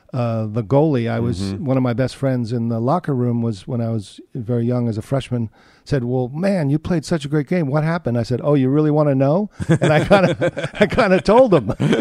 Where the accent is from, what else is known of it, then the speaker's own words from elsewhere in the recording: Summit, New Jersey, United States; I grew up in New Jersey, right next door.